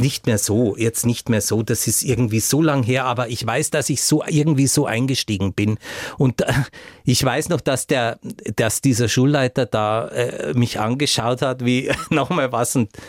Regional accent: Bavaria, Germany; accent: Swabian-Bavarian; Das war schwäbisch-bayerischer Dialekt, der da zu hören war.

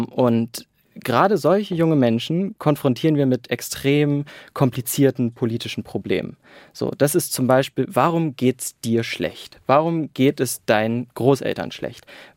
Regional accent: East Germany, Germany; Ich komme aus Ostdeutschland, also meine Familie auch.

